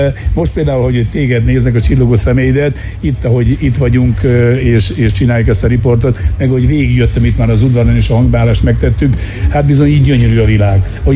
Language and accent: Hungarian; Miskolc, Borsod-Abaúj-Zemplén, Hungary; ahol én Vasgyárba születtem, elég kemény világ volt, és abból az ember a maga módján persze hozza magával mindazt, amit a szülőhely jelent, megpróbáltunk kitörni.